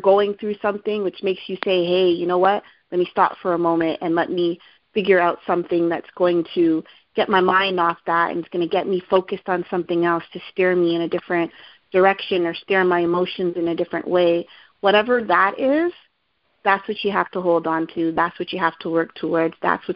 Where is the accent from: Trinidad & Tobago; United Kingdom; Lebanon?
Trinidad & Tobago; Oh, I'm Trinidadian. So I don't sing song all the time.